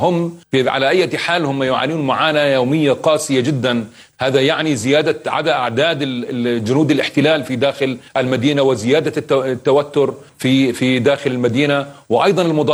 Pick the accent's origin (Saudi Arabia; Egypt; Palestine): Palestine; خلق جبهة دولية من أصدقائنا كفلسطينيين.